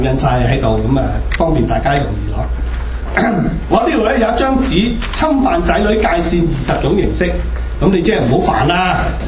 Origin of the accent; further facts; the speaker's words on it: China; 也都有一些我們中國人呢不講私隱的喎